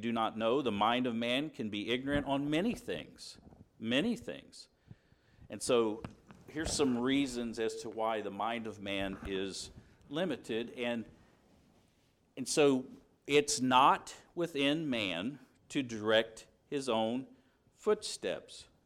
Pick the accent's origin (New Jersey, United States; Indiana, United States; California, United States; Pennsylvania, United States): Indiana, United States; which was huge in Alabama, which was a part of my growing up in Indiana.